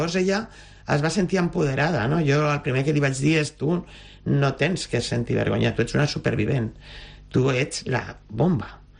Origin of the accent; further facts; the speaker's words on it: L'Hospitalet de Llobregat, Catalonia, Spain; Jo també soc d'Hospitalet, la qual conec perfectament la zona.